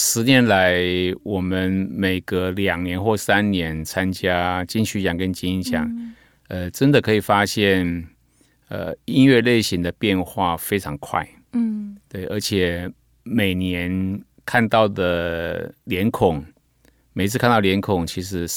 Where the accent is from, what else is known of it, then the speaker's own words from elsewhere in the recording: Meinong, Kaohsiung, Taiwan; 我们回去美浓的时候，美浓的农业人口普遍的年龄层大概都已经是60岁以上了